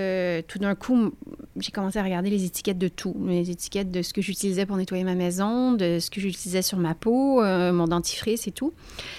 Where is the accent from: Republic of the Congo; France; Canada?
Canada; Montreal, Quebec; moved away as an adult; je suis d'origine canadienne, donc j'ai été élevée à Montréal avec un papa français et une maman québécoise. Et je suis restée jusqu'à 20 ans à Montréal